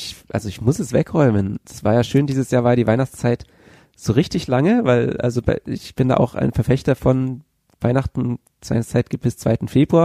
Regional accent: Bavaria, Germany; ich bin in Bayern aufgewachsen.

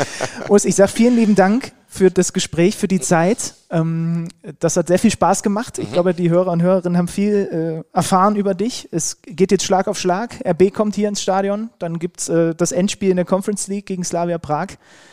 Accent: Saxony, Germany; also ich bin ja gebürtiger Sachse.

